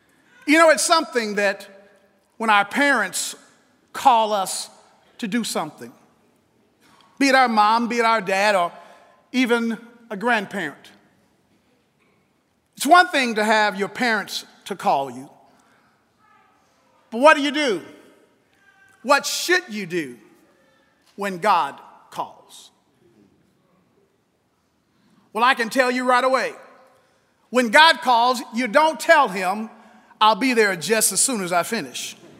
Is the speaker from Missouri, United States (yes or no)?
yes; Kansas City, Missouri, United States; As a teenager growing up in Kansas City, Missouri, our home was about a block away from a park.